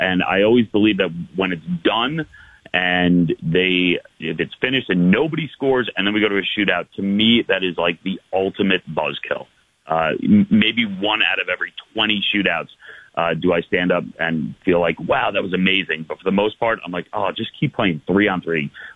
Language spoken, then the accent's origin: English; New York, United States; you know, I grew up in New York